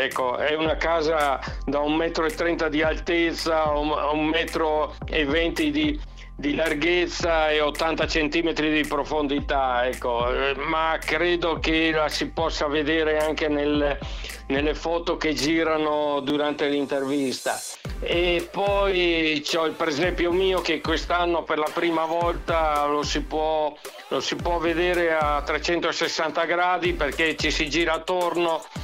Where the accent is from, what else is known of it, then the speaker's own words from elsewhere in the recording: Verona, Veneto, Italy; diciamo che per il presepio sono napoletano, per Marconi sono bolognese, ma in realtà io sono veronese.